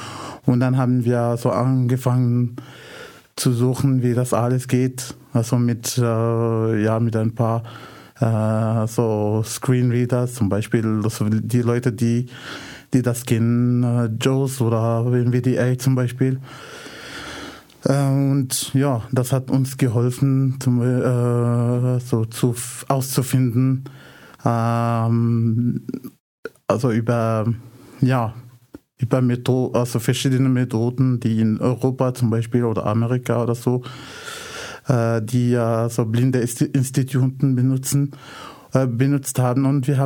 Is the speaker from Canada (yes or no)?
no; Casablanca, Casablanca-Settat, Morocco; now in Austria; Ich komme aus Casablanca, Marokko.